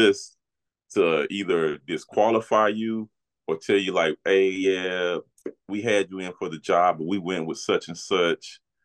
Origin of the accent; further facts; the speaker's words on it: the South, United States; I mean, I was raised in the South, and my mom and dad believe in Adam and Eve, not Adam and Steve.